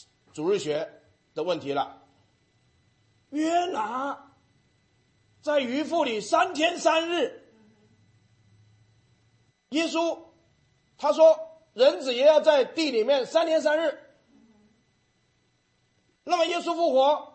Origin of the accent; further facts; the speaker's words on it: China; 所以我们中国人还是按照创世纪发现了这个阴阳的道理